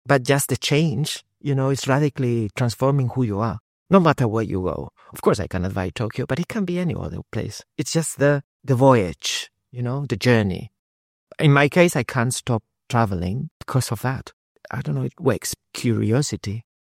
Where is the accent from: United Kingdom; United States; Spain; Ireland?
Spain; Madrid, Community of Madrid; I come from Madrid, which is a very big city.